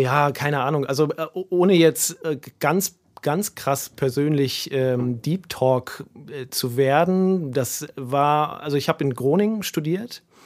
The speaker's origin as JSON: {"language": "German", "town": "Lingen", "region": "Lower Saxony", "country": "Germany", "tie": "born or raised there", "said": "Ja, ich komme auch aus Lingen, gebürtiger Lingener."}